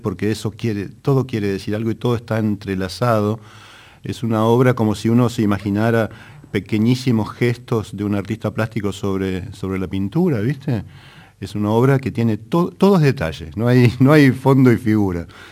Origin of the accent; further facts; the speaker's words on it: Buenos Aires, Argentina; cuando yo como porteño hacía con culpa la música folclórica argentina